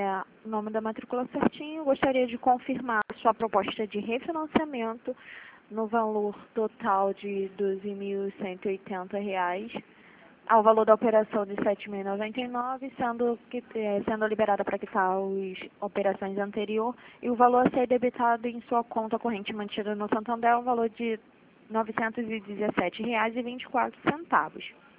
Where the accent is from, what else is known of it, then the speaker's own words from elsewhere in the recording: São Paulo, Brazil; São Paulo.